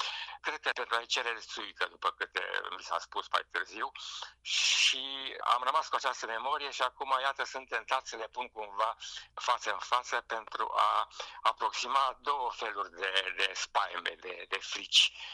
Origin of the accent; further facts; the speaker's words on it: Maramureș County, Romania; eram la grădiniță, pentru că atunci era deja o grădiniță în satul meu de lângă Baia Mare